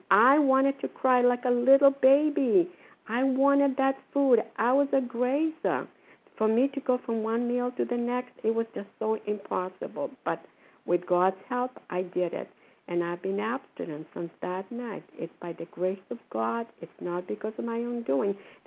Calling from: Port Charlotte, Florida, United States; I'm calling from Foxborough. I'm calling from Port Charlotte, Florida. I forget where I am. We have here for the winter.

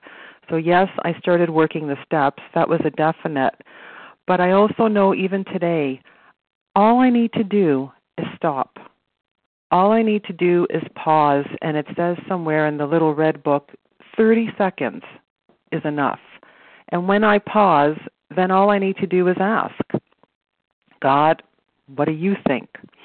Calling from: Toronto, Ontario, Canada; So I'm calling from Toronto, Canada

